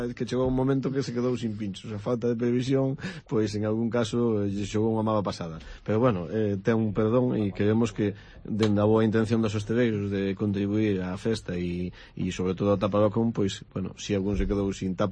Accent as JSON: {"language": "Galician", "region": "Galicia", "country": "Spain", "said": "Sí, se chova, que chova, nunca había dito como galegos, ¿no?"}